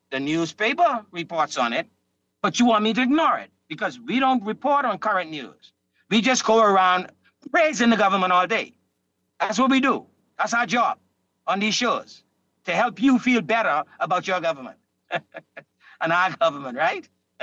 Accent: Exuma, Bahamas; I am from Exuma, and there isn't an Exumian who could say their lives has been 5 years.

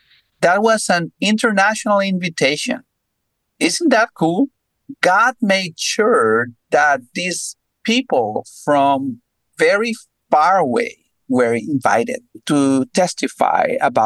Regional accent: Mexico; I grew up in Mexico, and there's a great tradition that we get to celebrate during the Christmas season.

